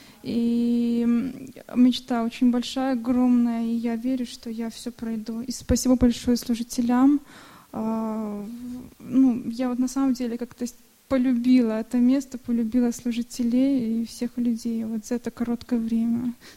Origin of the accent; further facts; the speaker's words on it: Belarus; Мы все вместе приехали из Беларуси.